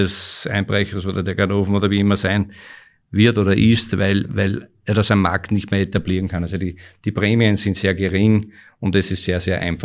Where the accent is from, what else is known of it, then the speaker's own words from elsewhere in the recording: Austria; bei uns in Österreich